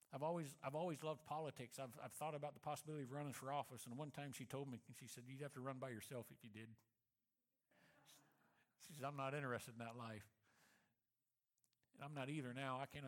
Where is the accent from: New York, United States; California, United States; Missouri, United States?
Missouri, United States; Moberly; if you were to go back to the church that I grew up in Moberly, Missouri